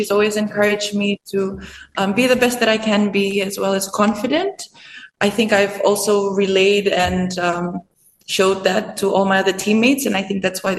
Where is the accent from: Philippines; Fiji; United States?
Fiji; Growing up here, I really enjoyed it. I don't think I would want to stay anywhere else or have a childhood anywhere else. It was a good balance of modern living as well as the rural lifestyle.